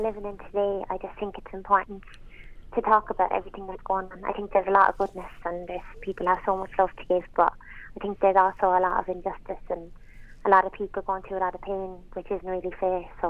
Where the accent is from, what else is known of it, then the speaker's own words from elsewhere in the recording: Newbridge, Kildare, Ireland; now in Cork, Ireland; Well, I'm from Kildare originally. I'm from Newbridge, County Kildare, and I'm living in Cork at the moment. I'm here the last 6 or 7 years now, and I absolutely love it here.